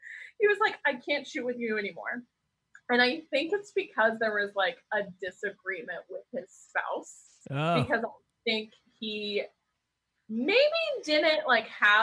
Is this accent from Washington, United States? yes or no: yes; Spokane, Washington, United States; Like I grew up in Spokane.